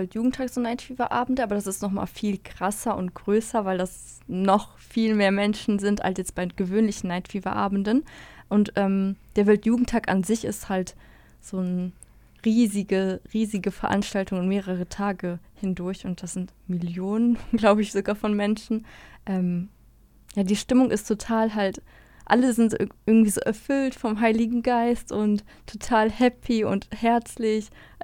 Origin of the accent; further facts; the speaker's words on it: Wuppertal, North Rhine-Westphalia, Germany; born there; Also ich bin in Wuppertal geboren, also Regen mag ich auch sehr gern.